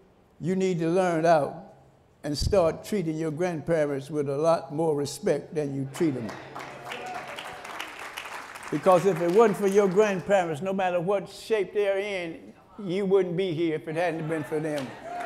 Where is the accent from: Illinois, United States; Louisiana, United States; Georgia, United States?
Georgia, United States; Carrollton; born there; When I learned how to read, me and my sister, I was born in Carrollton, Georgia.